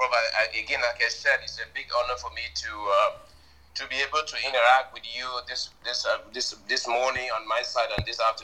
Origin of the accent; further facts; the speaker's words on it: Cameroon; moved away as an adult; also born or lived in South Africa; now in United States; Very quickly, I hail from Cameroon, of course, and I did work at the Presidency of the Republic for years before moving to South Africa